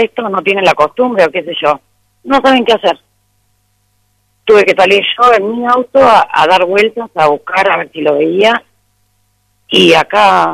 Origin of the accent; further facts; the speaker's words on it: Buenos Aires, Argentina; Yo no soy de acá, soy porteña, y vine justamente a buscar tranquilidad.